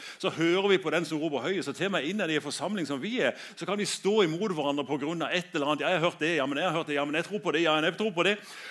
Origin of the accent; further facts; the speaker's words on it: Søgne, Agder, Norway; Jeg er fra Søgne og er veldig enkel.